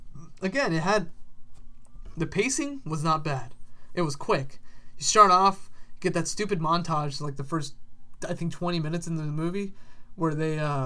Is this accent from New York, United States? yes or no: yes; Queens, New York, United States; I'm from Queens, homie.